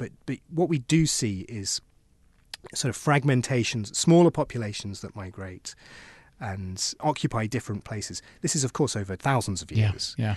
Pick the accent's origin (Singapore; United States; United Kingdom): United Kingdom; I'm British. Mm. We are an island nation